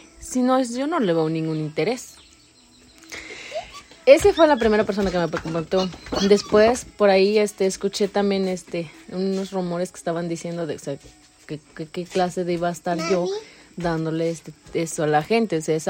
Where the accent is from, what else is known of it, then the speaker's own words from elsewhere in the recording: Mexico; first language Nahuatl; Spanish is a second language; yo cuando entré a la primaria, bueno, al preescolar, yo no hablaba español, hablaba náhuatl. Y yo aprendí el idioma español en la escuela.